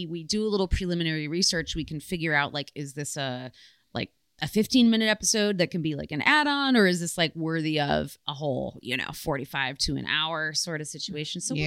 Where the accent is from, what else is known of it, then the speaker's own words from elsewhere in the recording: Netherlands; only available in the Netherlands, my home country